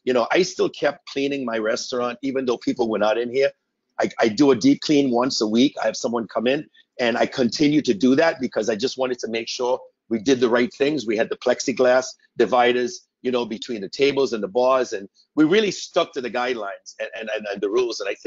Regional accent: Trinidad & Tobago; Well, I was born in Trinidad.

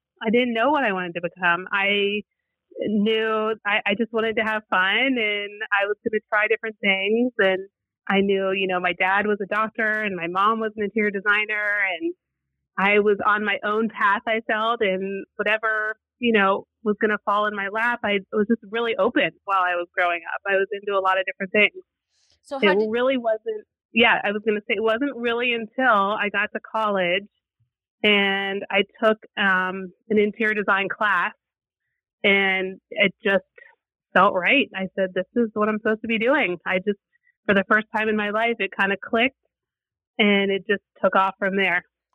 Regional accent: Cincinnati, Ohio, United States; Well, I grew up in Cincinnati, in North Avondale, actually, and went to Yavne Day School growing up until sixth grade, then went to Walnut Hills High School, moved to Amberley when I was around 12 or 13

